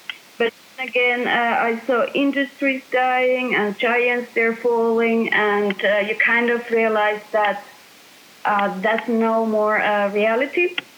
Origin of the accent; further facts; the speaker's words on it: Finland; English is a second language; now in United Kingdom; I'm from Finland. I make fun out of British people as I'm here.